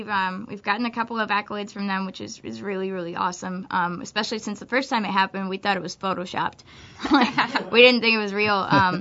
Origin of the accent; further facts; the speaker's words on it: Michigan, United States; This is a song that we wrote for our home state.